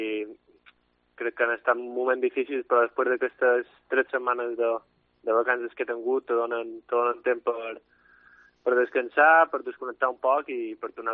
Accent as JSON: {"language": "Catalan", "region": "Balearic Islands", "country": "Spain", "said": "jo i en Miqui sobretot com a dos mallorquins"}